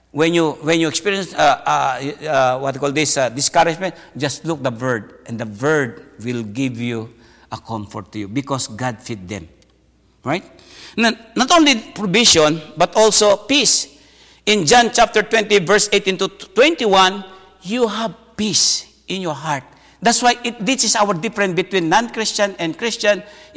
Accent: Philippines; English is a second language; Of course, as a Filipino, sometimes we have a pride.

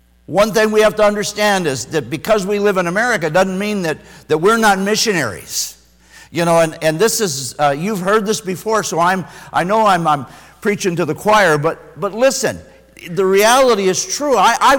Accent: Detroit, Michigan, United States; and I'm from the Detroit area, you know, so I'm kind of on this, you know, hyped up energy and all of that.

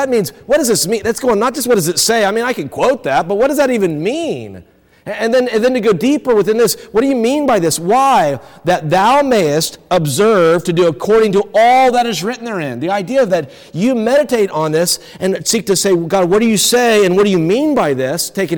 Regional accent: South Carolina, United States; Now, I'm not from Wisconsin. I'm actually from South Carolina, okay? And so I grew up in South Carolina.

